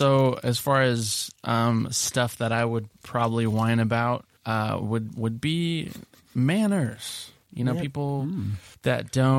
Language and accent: English; California, United States; maybe it came from growing up in Sonoma County.